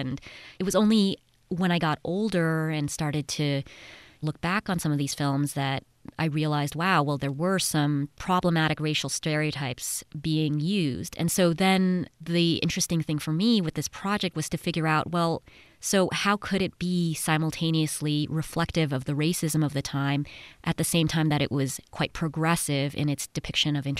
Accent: Los Angeles, California, United States; So I grew up in Los Angeles. And, you know, my parents were Korean immigrants.

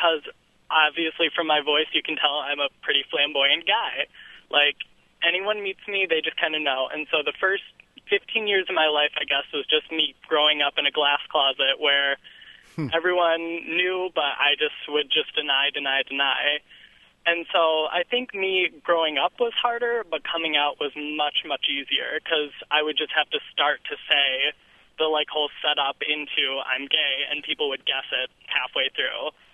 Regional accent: Lansing, Michigan, United States; I am a younger gay male growing up in Lansing, right in the center of the state.

